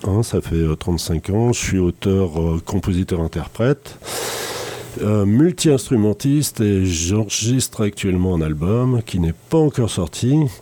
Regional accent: Auvergne-Rhône-Alpes, France; Je viens du nord des Combrailles, en dessous de Montluçon, entre Montluçon et Clermont-Ferrand.

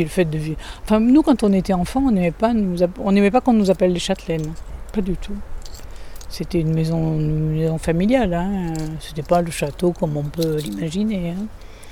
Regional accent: Prades, Occitanie, France; born there; Moi, je suis originaire de Prades, dans les Gorges du Tarn. Je suis née au château de Prades, en fait.

